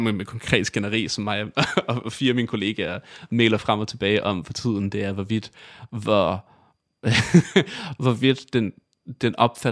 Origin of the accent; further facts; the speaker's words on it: Italy; Jeg er vokset op i Italien